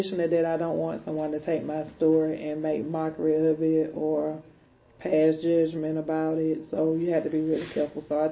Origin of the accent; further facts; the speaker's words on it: Athens, Georgia, United States; I grew up in Naylor B. Holmes, which is a part of the Athens Housing Authority. It's on the east side of Athens, and it's a housing project, very, very low-income area.